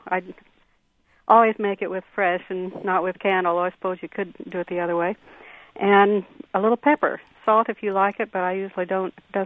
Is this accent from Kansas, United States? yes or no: yes; Kirwin, Kansas, United States; Very, very small town called Kerwin. The nearest little bit larger town was Phillipsburg in northwest Kansas.